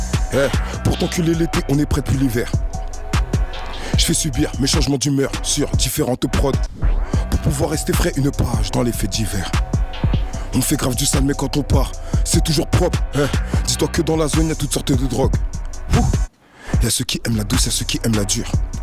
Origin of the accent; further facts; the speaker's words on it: Bagnolet, Île-de-France, France; Bagnolet.